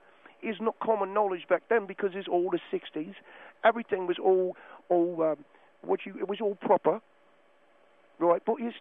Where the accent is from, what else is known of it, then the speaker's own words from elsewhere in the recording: Birmingham, West Midlands, United Kingdom; moved away as an adult; also born or lived in London; now in United States; Right, I'm originally from Birmingham, England, and also from London. But I come to the United States, it's probably about 16, 17 years ago.